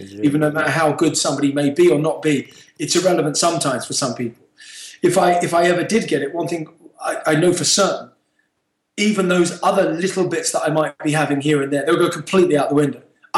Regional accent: Peckham, London, United Kingdom; I grew up in Peckham in London.

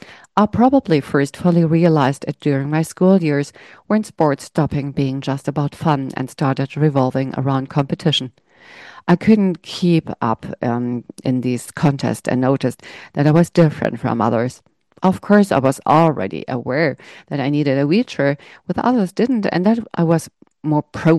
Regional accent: Germany; also born or lived in Peru; I was born in Peru, but they moved to Germany because the basic conditions for disabled people were better here.

